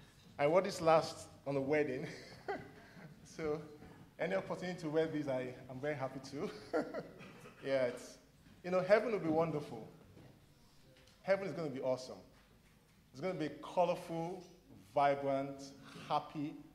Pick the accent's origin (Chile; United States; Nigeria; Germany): Nigeria; I am from West Africa. I've only been to the country next to Nigeria